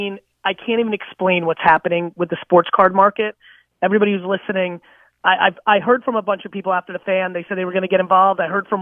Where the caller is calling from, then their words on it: New Jersey, United States; No, I'm the actor, New Jersey.